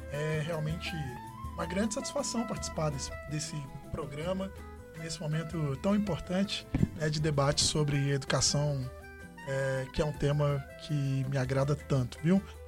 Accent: Contagem, Minas Gerais, Brazil; eu venho da periferia de Contagem, eu cresci numa comunidade chamada Vila Francisco Mariano, né? Numa região que teve uma intervenção da ONU, inclusive, em função dos altos índices de violência.

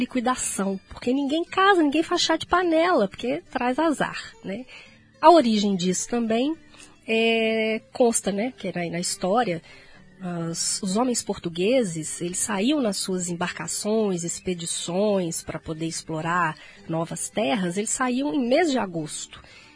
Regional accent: Santa Teresa, Brazil; Isso lá quando era criança pequena, lá em Santa Teresa, era perigoso.

